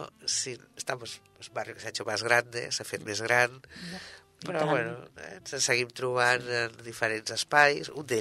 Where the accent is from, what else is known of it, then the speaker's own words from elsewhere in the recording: Barcelona, Catalonia, Spain; Jo soc de la Sagrada Família al costat